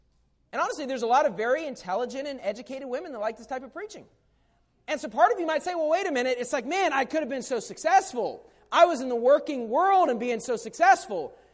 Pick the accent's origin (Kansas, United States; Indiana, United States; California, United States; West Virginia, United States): West Virginia, United States; You know, I grew up in West Virginia, but I think of the old country song